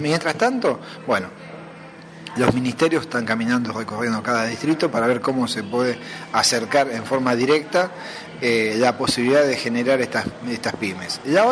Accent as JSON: {"language": "Spanish", "town": "Alberti", "region": "Buenos Aires Province", "country": "Argentina", "said": "yo soy de Alberti, sí, es decir, un distrito mucho más chiquito que Chacabuco. En la ciudad cabecera somos casi 7.000"}